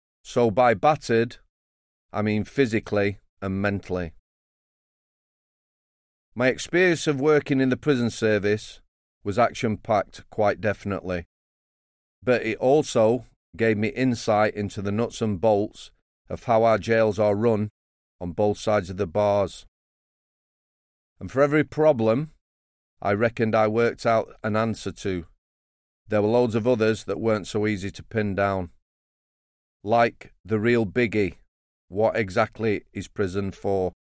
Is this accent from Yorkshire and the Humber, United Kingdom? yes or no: yes; Sheffield, Yorkshire and the Humber, United Kingdom; Having worked in engineering, nightclubs and care homes in and around my hometown of Sheffield